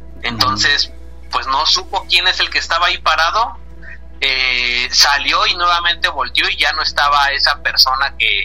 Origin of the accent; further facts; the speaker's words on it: Mexico City, Mexico; Soy de Iztacalco, aquí en la Ciudad de México.